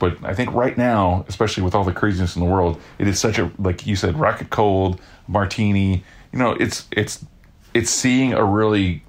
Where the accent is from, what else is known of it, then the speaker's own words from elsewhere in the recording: Oklahoma, United States; When I do a shot of vodka, I do it in two steps because I'm from Oklahoma.